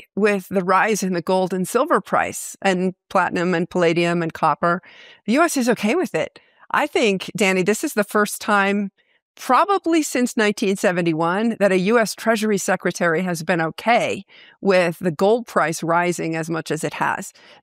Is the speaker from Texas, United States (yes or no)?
no; Wyoming, United States; Born and raised in Wyoming, worked on Wall Street for almost 30 years.